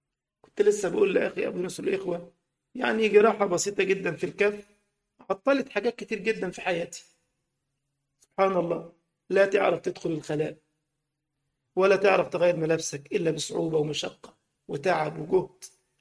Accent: Egypt; كان زمان عندنا في مصر محلات اسمها باتا بتبيع الأحذية

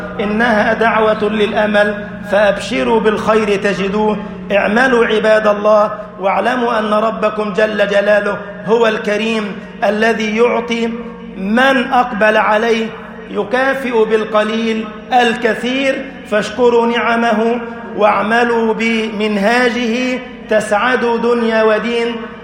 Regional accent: Egypt; اللهم اجعل بلدنا مصر أمنا أمانا

